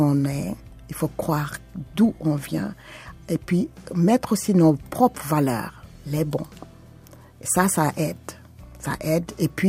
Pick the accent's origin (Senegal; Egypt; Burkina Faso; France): Senegal; moved away; Je viens du Sénégal et je suis arrivée ici avec mes enfants. Je suis une mère monoparentale de 7 enfants.